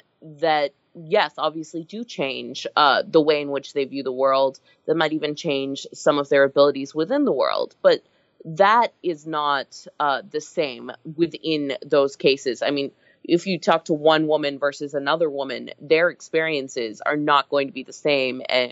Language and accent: English; Texas, United States; I'm from Texas.